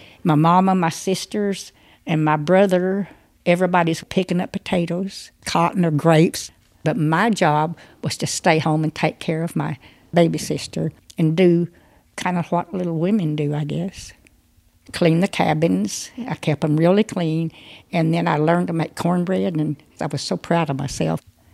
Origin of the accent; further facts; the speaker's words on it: Arkansas, United States; I grew up in Arkansas. We live way out in the country, and my whole family were cotton pickers.